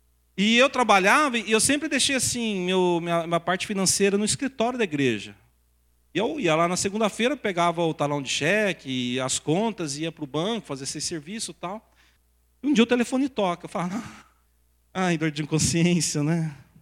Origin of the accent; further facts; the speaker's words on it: Tupã, São Paulo, Brazil; Eu sou lá de Tupã, Tupã não tinha tanta violência tal.